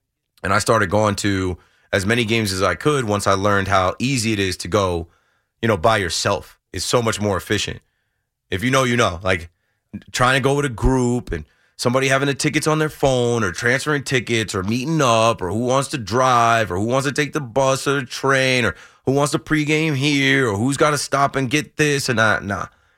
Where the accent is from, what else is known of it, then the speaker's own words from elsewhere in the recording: New Jersey, United States; growing up in the Shore area, it was such a trek to get to the stadium